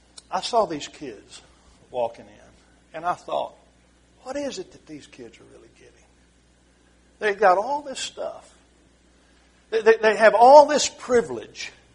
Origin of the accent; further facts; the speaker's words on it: Ball Knob, Arkansas, United States; You know, I'm from Ball Knob, Arkansas.